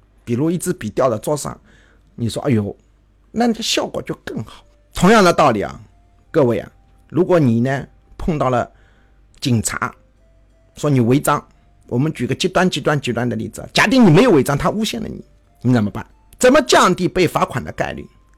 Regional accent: China

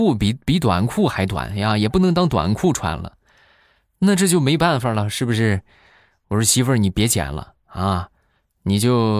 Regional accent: Rizhao, Shandong, China; 欢迎大家来我的家乡美丽的海滨城市山东日照。

